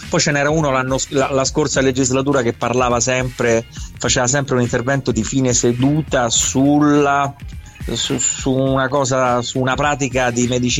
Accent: Rome, Lazio, Italy; Io me li ricordo quando ero piccolino a Valmelaina. Io sono nato e cresciuto a Valmelaina.

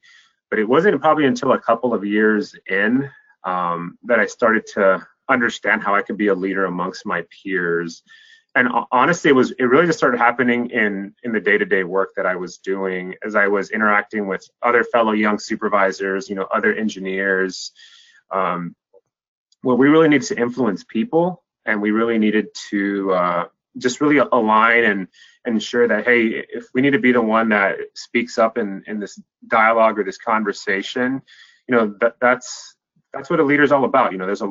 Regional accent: San Francisco, California, United States; So I've been what we call a Bay Area born and bred. And so I grew up in San Francisco Bay Area. Pretty much I've lived here my whole life.

